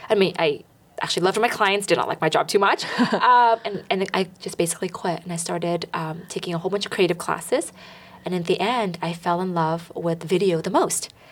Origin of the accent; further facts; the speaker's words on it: California, United States; Growing up in the Bay Area, you know, it was always cold.